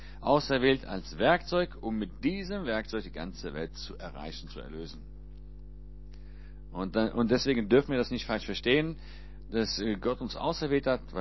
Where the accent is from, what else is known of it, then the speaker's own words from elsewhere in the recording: Israel; also born or lived in Germany; Ja, über mich selbst, weshalb ich als Israeli Deutsch spreche, das kommt daher, ich bin in Deutschland geboren und mit 11 Jahren dann nach Israel eingewandert.